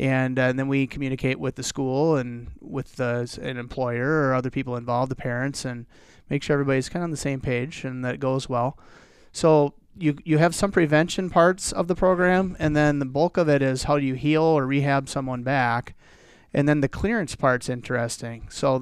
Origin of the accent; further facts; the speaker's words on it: South Dakota, United States; I grew up in South Dakota. My father was a family physician there